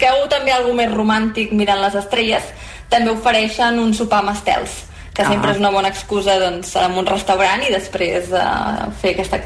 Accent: Sabadell, Catalonia, Spain; I començaré per la meva ciutat natal, que és Sabadell.

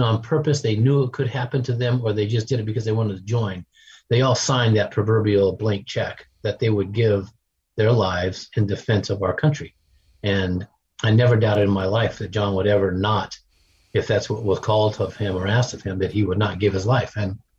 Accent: United States; but because I'm an American and I grew up in the service.

